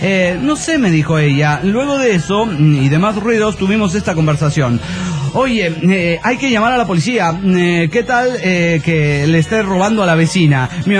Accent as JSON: {"language": "Spanish", "town": "Guadalajara", "region": "Jalisco", "country": "Mexico", "said": "de Guadalajara, Jalisco."}